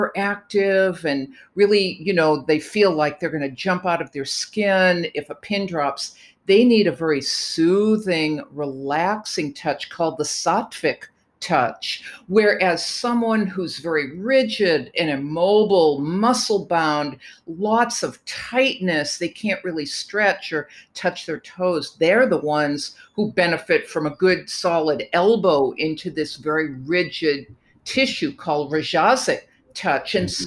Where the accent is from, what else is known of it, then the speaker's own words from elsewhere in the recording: Boston, Massachusetts, United States; As you can tell, I'm from Boston, from a very academic and scientific family.